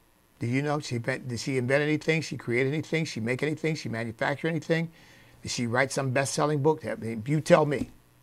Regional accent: United States; because I'm an American. My flag gets my first respect.

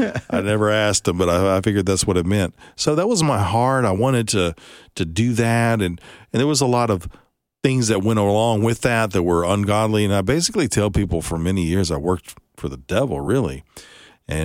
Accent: California, United States; also born or lived in Dallas / Alabama; I was born in Dallas. We moved to California, so kind of all over.

